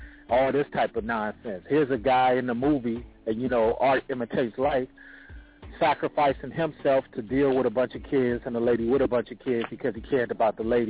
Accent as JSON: {"language": "English", "town": "Oakland", "region": "California", "country": "United States", "said": "No, I'm from Oakland, Black Panther, California."}